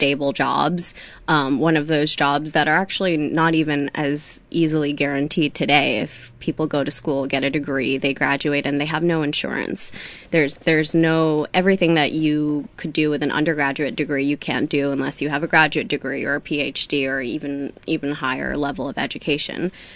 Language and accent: English; Staten Island, New York, United States; I grew up in Staten Island. I went to private school. I was bullied. I was the only Chinese kid in the school.